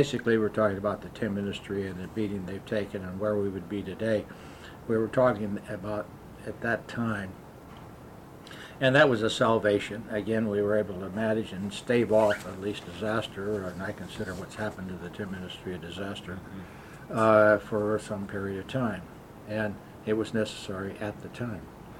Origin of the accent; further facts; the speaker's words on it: Portland, Oregon, United States; I'm born and raised in Portland, and of course I had our family business